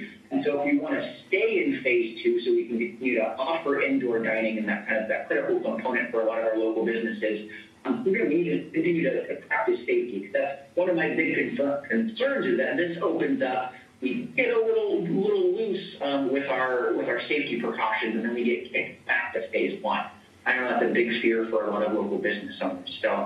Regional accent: California, United States; I'm originally from California. I'm not very comfortable driving in that kind of stuff

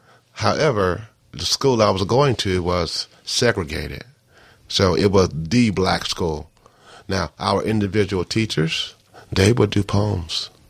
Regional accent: New York, United States; also born or lived in Washington, D.C.; I lived in D.C. for like about maybe 12, 13 years. And I grew up some in New York, so I am used to cities

